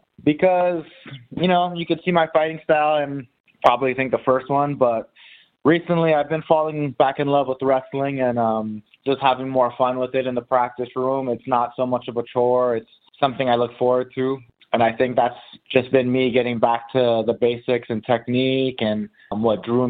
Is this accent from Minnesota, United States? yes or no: no; Wailua, Hawaii, United States; now in Las Vegas, United States; Yeah, I was born and raised in Wailua, Hawaii. Went to Kuku High School.